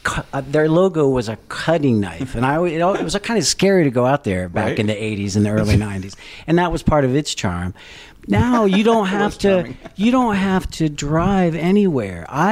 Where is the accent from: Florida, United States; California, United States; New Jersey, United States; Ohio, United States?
Ohio, United States; Dayton; now in Pittsburgh, United States; I came from Dayton, Ohio, and people felt sorry for me coming to Pittsburgh.